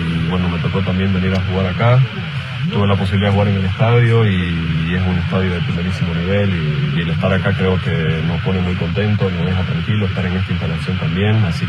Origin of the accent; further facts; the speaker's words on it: Bolivia; Sabemos que tenemos la responsabilidad de dar una alegría a nuestro país, y tanto como los bolivianos lo sueñan, nosotros lo soñamos muchísimo más.